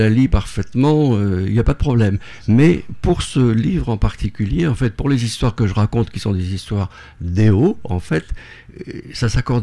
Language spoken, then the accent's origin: French; Entre-Deux, Réunion; also born or lived in Saint-Pierre / Petite-Île; j'ai vécu à l'Entre-deux toute ma vie, mais je suis né à Saint-Pierre. Et on a vécu quelques années à Petite-Île. Et à l'âge de 5 ans, mon père a acheté une maison à l'Entre-deux, où nous avons vécu, mes frères, mes sœurs et moi, tout au long de notre vie